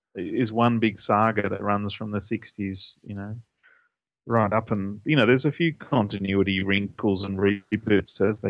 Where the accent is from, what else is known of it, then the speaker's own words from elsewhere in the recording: Australia; We're Aussie males. We don't do feelings.